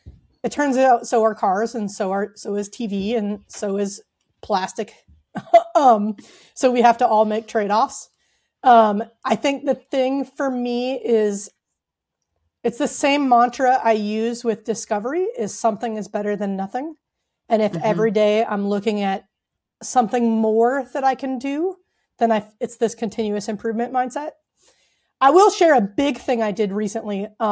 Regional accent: United States; I know as an American, we don't often think about like there's developing countries we can learn from

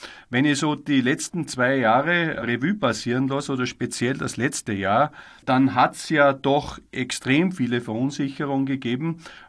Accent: Austria; Bei uns in Österreich war gestern die Deadline, wo man wieder ansuchen musste innerhalb kürzester Zeit für Photovoltaikförderung.

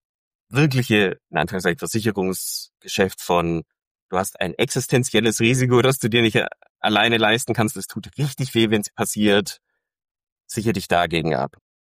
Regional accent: Aalen, Baden-Württemberg, Germany; moved away as an adult; also born or lived in Berlin; ich bin in Aalen groß geworden.

